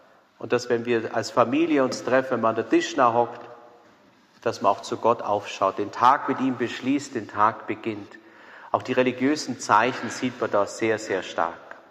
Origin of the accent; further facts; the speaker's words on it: Illerbeuren, Bavaria, Germany; in meiner Heimat, vielleicht waren manche von euch schon dort, gibt es in Illerbeuren das Bauernhofmuseum.